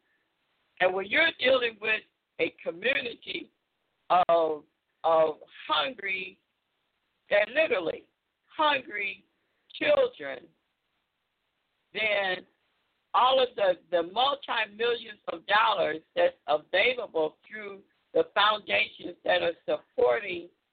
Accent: Michigan, United States; The state of Michigan, my home state, and this is why I'm talking about it

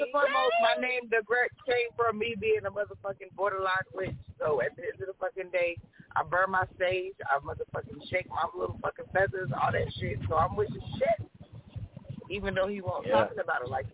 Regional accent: California, United States; I'm from Cali, all right?

